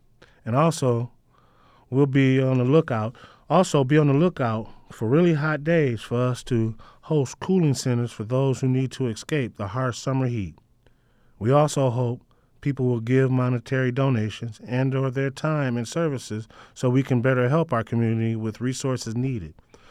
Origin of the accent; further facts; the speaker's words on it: Michigan, United States; I grew up in the Washtenaw County area, and I lost a lot of loved ones to overdoses, violence, and incarceration over the years.